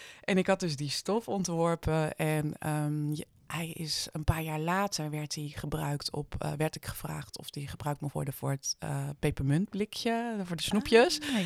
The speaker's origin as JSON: {"language": "Dutch", "town": "Delft", "region": "South Holland", "country": "Netherlands", "tie": "born or raised there", "said": "Ik moet er ook bij vertellen, ik ben ook geboren in Delft en opgegroeid in Delft."}